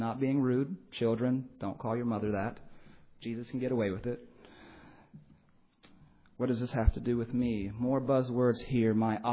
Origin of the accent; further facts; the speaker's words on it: West Coast, United States; perhaps I'm in the South now, though I'm from West Coast